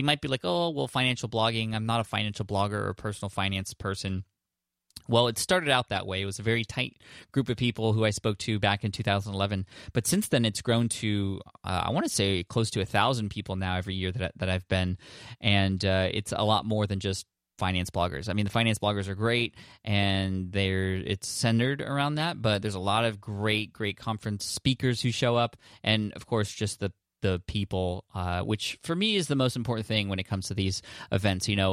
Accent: San Diego, California, United States; happy to say it's in my hometown in San Diego.

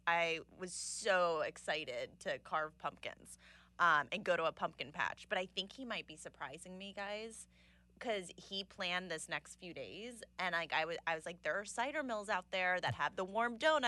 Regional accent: New Jersey, United States; now in Los Angeles, United States; I mean, I feel like when I grew up in Jersey, my mom and I would, like, go to the park.

